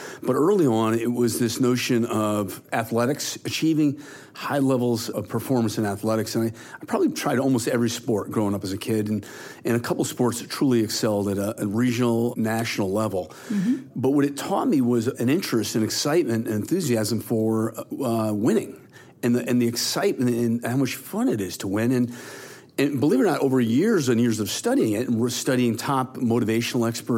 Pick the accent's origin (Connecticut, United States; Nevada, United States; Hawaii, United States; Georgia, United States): Connecticut, United States; Westport; it was kind of a magical experience growing up in Connecticut, Westport, Connecticut, specifically a bedroom community of New York City, about 50 miles outside of New York City on Long Island Sound.